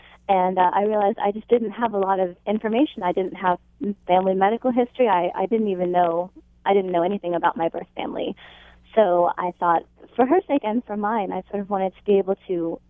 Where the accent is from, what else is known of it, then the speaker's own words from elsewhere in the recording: Oregon, United States; also born or lived in Seattle; I was growing up in Oregon after being born and adopted in Seattle.